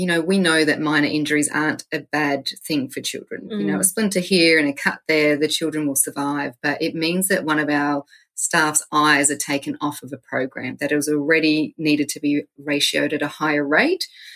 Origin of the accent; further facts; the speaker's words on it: South Australia, Australia; moved away; I moved up from South Australia, so it was like moving to a new country as far as flora was involved.